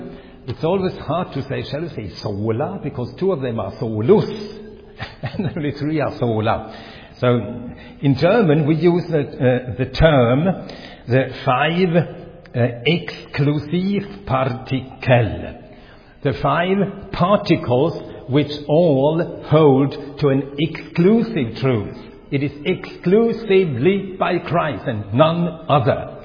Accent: Sweden; first language Swedish; English is a second language; also born or lived in Finland; now in Switzerland; I lost my father very early, and my mother, she took us children to Sweden. So by circumstances, I became a Swedish citizen, and my name changed. And so I'm Swedish, but by birth Finnish. But I have been living now for 60 years in Switzerland.

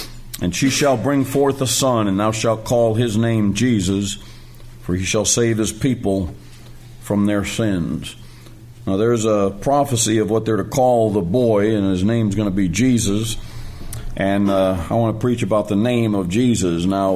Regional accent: Massachusetts, United States; We're all from Massachusetts, and that's a Kennedy state.

